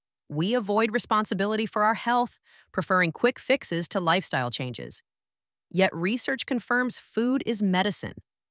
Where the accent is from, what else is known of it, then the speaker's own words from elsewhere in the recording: Paris, Île-de-France, France; English is a second language; now in United States; Growing up in Paris, I absorbed French cynicism, bonding through complaining, believing nothing would work out. Moving to America exposed me to the opposite.